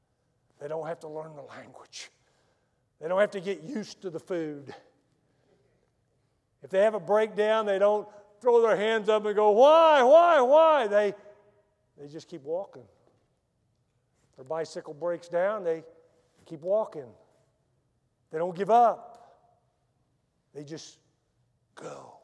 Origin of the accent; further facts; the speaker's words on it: Texas, United States; Well, I'm from Texas, okay?